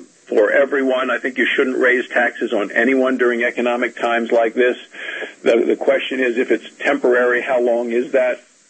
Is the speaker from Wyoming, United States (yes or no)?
yes; Casper, Wyoming, United States; I'm from Casper, Wyoming.